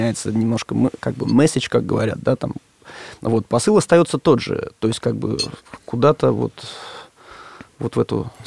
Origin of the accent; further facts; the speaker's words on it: Moscow, Russia; несмотря на то, что группа московская, и учились мы, и росли в Москве, но у меня каждое лето до 14 лет это леса Калужской области, Угра, Сосновый Бор